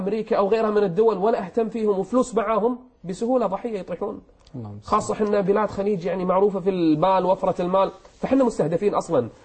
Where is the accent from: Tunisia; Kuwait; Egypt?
Kuwait; خاصه عندكم هنا في قطر مثل ما كانت عندنا في الكويت